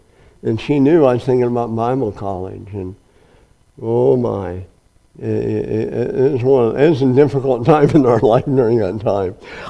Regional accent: Nebraska, United States; now in Kansas, United States; Remember, I was from Nebraska. I didn't want to live in Kansas. I want to live in Nebraska.

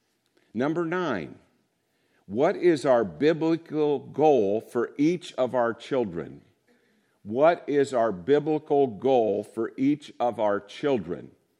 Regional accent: Indiana, United States; also born or lived in Kansas City; I'm from Indiana. We live just outside of Indianapolis, Indiana.

